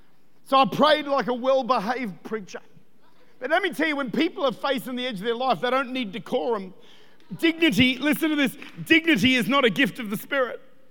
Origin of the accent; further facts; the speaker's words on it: South Australia, Australia; We're South Australian. It's what we do.